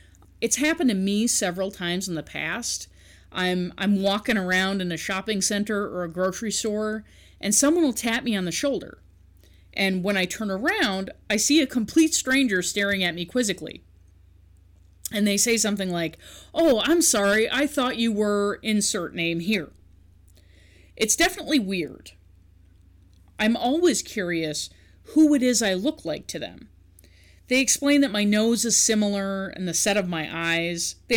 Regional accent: Newfoundland and Labrador, Canada; I'm originally from Newfoundland, and I might look similarly to someone from England or Ireland. I also have French ancestors.

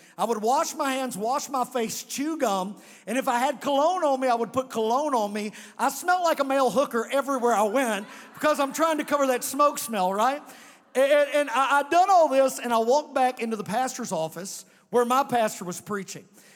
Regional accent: Providence, Kentucky, United States; I'm from Providence, Kentucky. I don't speak French, okay?

